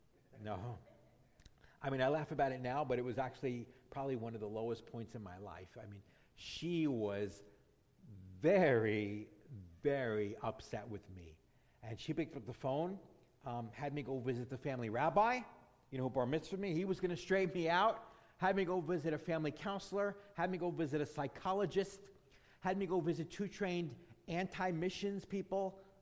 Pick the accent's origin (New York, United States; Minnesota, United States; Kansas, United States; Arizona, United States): New York, United States; New York City; I went to public school as a young little boy growing up in New York City there.